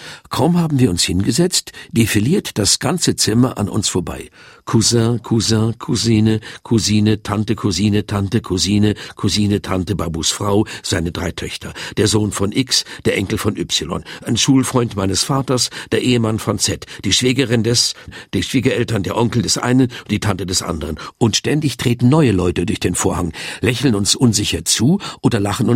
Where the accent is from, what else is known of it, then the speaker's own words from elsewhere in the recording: Switzerland; ich bin ein in der Schweiz geborener Schweizer.